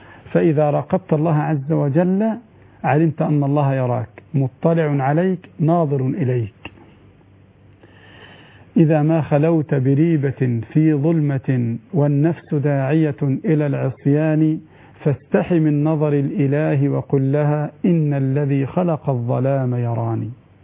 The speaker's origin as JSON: {"language": "Arabic", "town": "Kafr El Sheikh", "region": "Kafr El Sheikh Governorate", "country": "Egypt", "said": "وهذه المستويات عندنا في كفر الشيخ"}